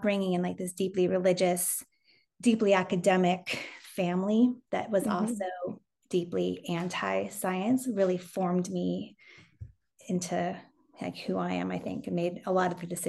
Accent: California, United States; I grew up in Southern California. Don't judge. And I grew up as the second of four kids

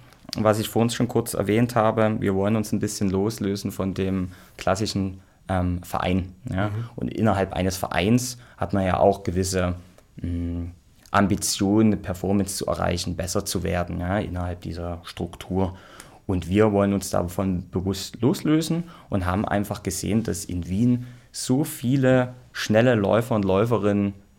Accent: Germany; ich als Deutscher bin da eher in der Unterzahl tatsächlich

